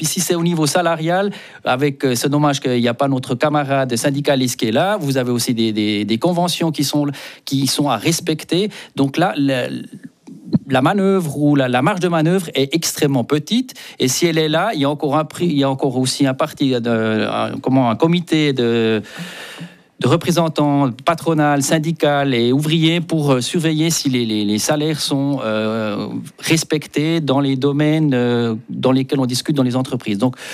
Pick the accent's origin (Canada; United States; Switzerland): Switzerland; Jura; je suis jurassien, je suis aussi né ici dans le canton du Jura, puis je défends aussi le canton du Jura. Et je suis suisse alémanique, donc voyez, je suis partagé.